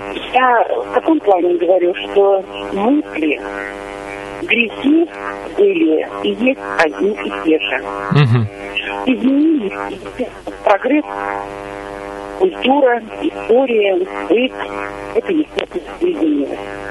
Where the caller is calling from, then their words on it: Belgorod Oblast, Russia; я из Белгородской области.